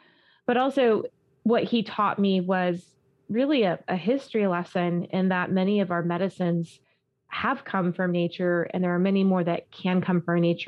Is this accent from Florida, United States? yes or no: yes; Florida, United States; I was always outdoors in the mud, playing outside, growing up in Florida